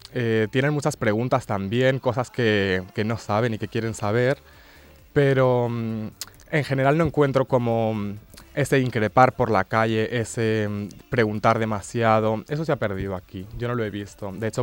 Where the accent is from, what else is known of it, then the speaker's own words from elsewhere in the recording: Albacete, Castilla-La Mancha, Spain; Yo soy de Albacete, sí. Lugar hostil, ¿verdad?